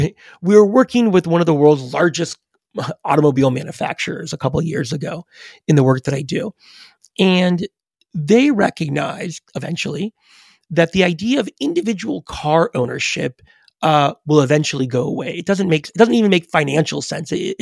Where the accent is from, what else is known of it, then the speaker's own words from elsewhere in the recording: United States; I was typical kid growing up in America in many ways.